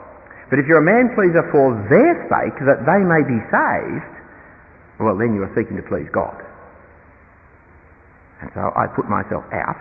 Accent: Australia; now in England; As an Australian in England, I am overwhelmed by history.

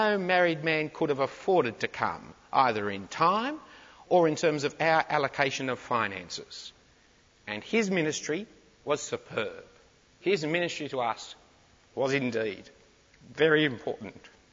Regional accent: Australia; because I'm an Australian and do not belong to any of your classes.

